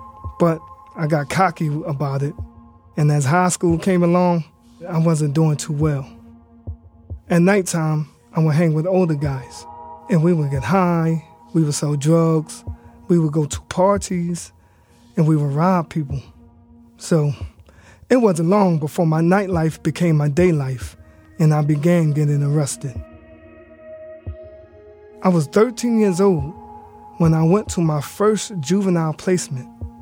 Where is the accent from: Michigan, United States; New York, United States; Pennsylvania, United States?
Pennsylvania, United States; Philadelphia; I grew up in North Philadelphia, around 12th and Somerset, in a poor zip code section of the city.